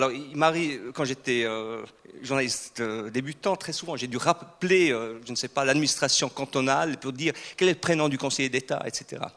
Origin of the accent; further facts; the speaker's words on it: German-speaking Switzerland, Switzerland; French is a second language; Mais, en tant que suisse allemand, on doit gérer avec deux codes différents.